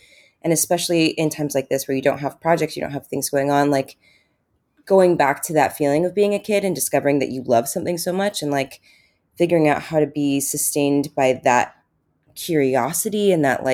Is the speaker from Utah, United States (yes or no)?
yes; Utah, United States; It was like weird growing up in Utah and not being Mormon.